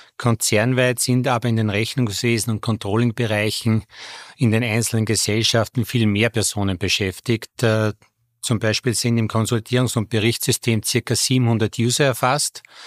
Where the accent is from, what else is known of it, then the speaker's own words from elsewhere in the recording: Vöcklabruck, Upper Austria, Austria; Ich habe in meinem Heimatort Vöcklabruck die Handelsakademie besucht.